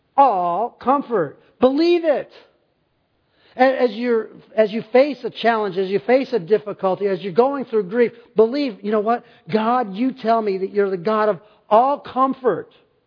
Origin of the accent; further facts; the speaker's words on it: Hinckley, Ohio, United States; I grew up in Hinckley, Ohio, where the buzzards return to Hinckley every March 15th.